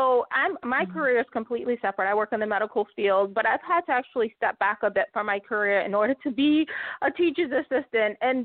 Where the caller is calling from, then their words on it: Delaware, United States; I'm calling from Delaware, so not New York, although I'm a New Yorker at heart and forever.